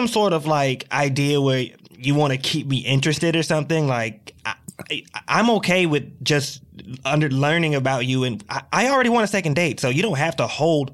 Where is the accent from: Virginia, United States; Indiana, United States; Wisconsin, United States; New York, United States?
Virginia, United States; you know, I grew up in Virginia. You know, my dad died when I was young.